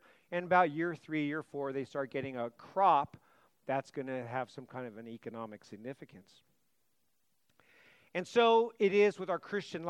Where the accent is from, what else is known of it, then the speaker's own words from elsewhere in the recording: California, United States; I was a kid who grew up in the 70s. It was like, and I grew up in the East Bay.